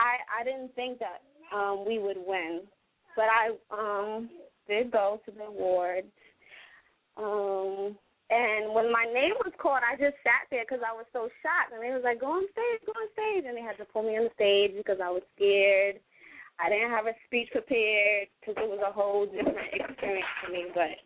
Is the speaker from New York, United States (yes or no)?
yes; Brooklyn, New York, United States; now in Atlanta, United States; I'm from Brooklyn, New York, but right now I'm living in Atlanta. I just recently moved a couple of months ago.